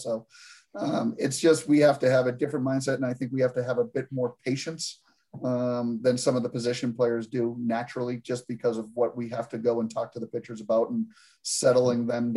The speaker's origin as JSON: {"language": "English", "town": "Boston", "region": "Massachusetts", "country": "United States", "said": "I'm a Northeast guy. I'm from Boston, so I played my college career at Providence College"}